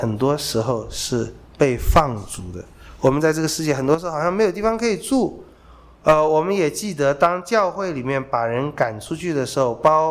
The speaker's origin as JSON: {"language": "Chinese", "country": "China", "said": "我们中国人有马前拨水，那是指婚姻不能复合啊"}